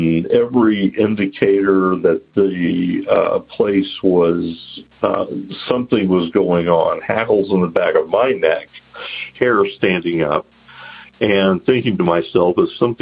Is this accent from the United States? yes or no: yes; Tennessee, United States; I'm originally from Upper East Tennessee. And I grew up in a haunted house.